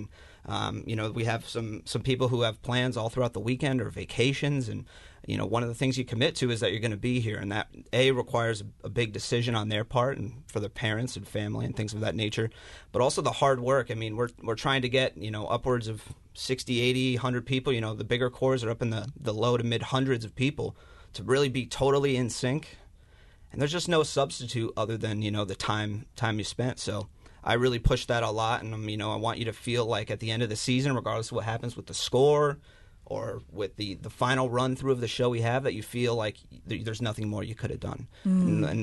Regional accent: Meriden, Connecticut, United States; I'm from Meriden, Connecticut. Had a great program there.

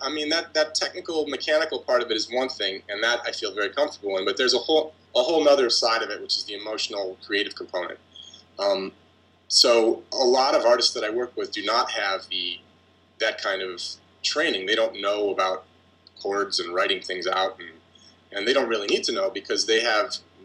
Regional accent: Cleveland, Ohio, United States; I grew up in Cleveland, Ohio, which is in the Midwest, mm-hmm. in the States.

